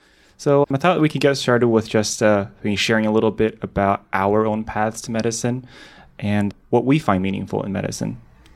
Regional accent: Taiwan; I grew up in Taiwan as a third culture kid, having been really fortunate to receive a mixed Mandarin and English language education.

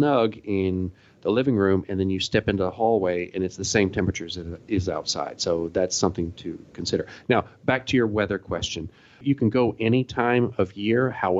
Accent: Atlanta, Georgia, United States; now in Tokyo, Japan; I'm from Atlanta. I grew up in Atlanta, and Tokyo is miserable in the summer.

